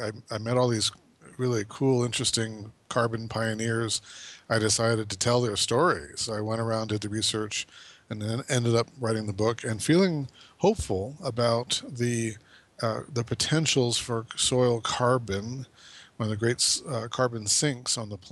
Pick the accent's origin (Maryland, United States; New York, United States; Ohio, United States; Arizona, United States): Arizona, United States; Phoenix; I grew up in Phoenix, Arizona as a suburban boy.